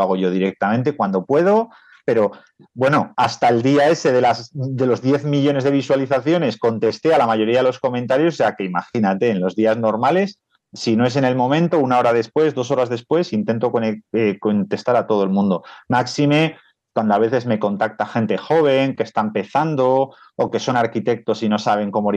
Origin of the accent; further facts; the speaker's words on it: Bilbao, Basque Country, Spain; como soy muy de Bilbao, a mí todo me vale